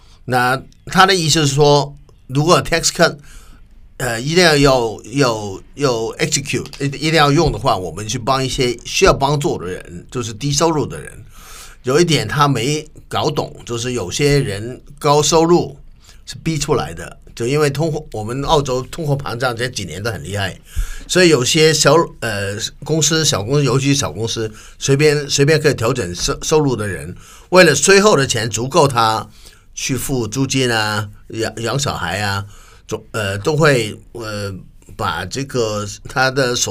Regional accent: Hong Kong; 因为比如说我来自香港啊，香港的税收差距呢会有点大

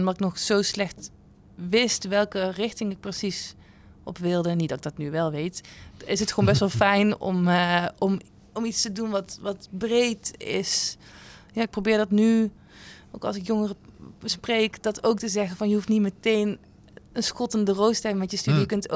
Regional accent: Sint Anthonis, North Brabant, Netherlands; also born or lived in Boxmeer; Sint-Antonis. Mm-hmm. Later Zandbeek, maar begin opgegroeid in Sint-Antonis, ja.

